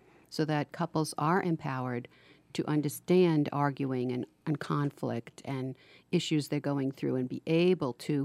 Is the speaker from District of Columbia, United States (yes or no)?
no; New York City, New York, United States; I grew up in New York City, and I have children in all different parts of the country